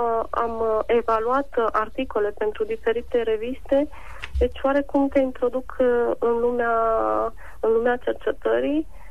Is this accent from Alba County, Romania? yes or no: no; Suceava, Suceava County, Romania; moved away as an adult; Când am plecat de la Suceava la Iași, mi s-a părut că am dat un pas. Când am plecat de la Iași la Oviedo, la fel. Iar când am ajuns în Elveția, la fel.